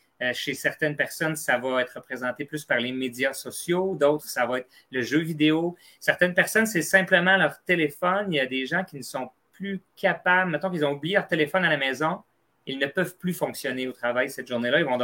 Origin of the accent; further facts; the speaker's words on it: Sherbrooke, Quebec, Canada; notamment dans mon coin en Estrie. Moi, je suis originaire de Sherbrooke.